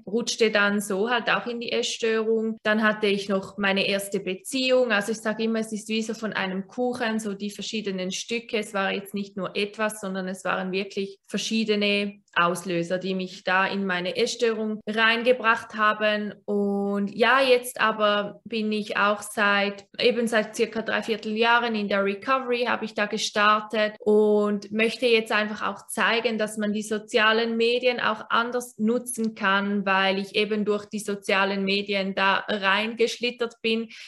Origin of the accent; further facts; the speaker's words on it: Switzerland; ich bin 26 und ich komme aus der Schweiz.